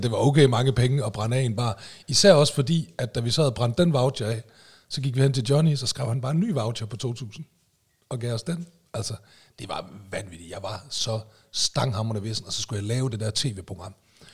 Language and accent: Danish; Aalborg, North Denmark Region, Denmark; Jeg er også fra Aalborg, og sådan noget der.